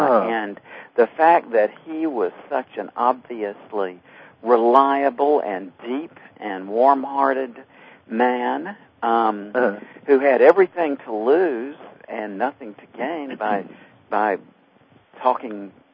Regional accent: Deep South, United States; because I'm from the Deep South, and if I had been raised up with that, I would have been even more of a wreck now than I was.

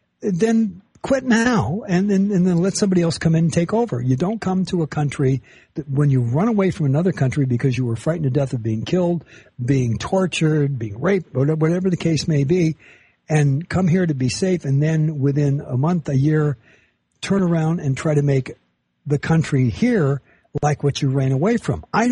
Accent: United States; Whatever it comes down to, I'm an American. I'm a former Marine. I love this country.

